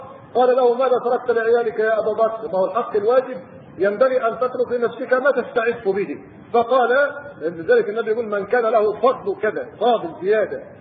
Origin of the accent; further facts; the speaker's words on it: Egypt; فرت قبائل ليبيا تقريبا إلى مصر وجاءوا عندنا في الريف، فكنا نطعمهم